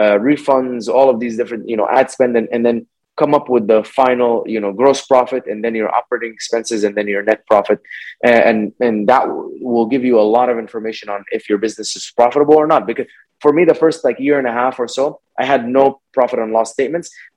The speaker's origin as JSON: {"language": "English", "region": "Dubai", "country": "United Arab Emirates", "tie": "born or raised there", "also_born_or_lived": "Egypt", "said": "Yeah, I was born in Egypt and I grew up in Dubai."}